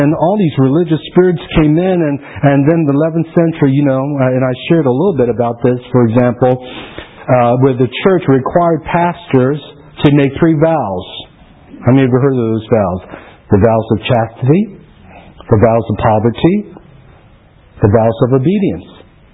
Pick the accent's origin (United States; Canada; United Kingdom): United Kingdom; I don't know, is it my accent or what? What's that? It's your Britishness.